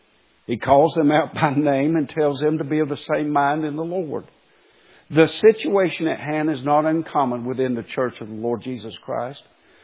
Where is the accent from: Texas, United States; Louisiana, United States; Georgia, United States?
Georgia, United States; Waycross; We're both from Waycross, and while we were still living in Waycross, there was a certain church.